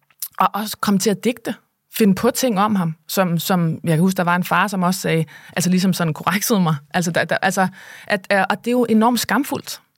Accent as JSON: {"language": "Danish", "region": "North Denmark Region", "country": "Denmark", "tie": "born or raised there", "said": "jeg boede i provinsen, og deroppe i Thy, hvor jeg voksede op, der var der ikke særlig mange mennesker, der var i fjernsynet."}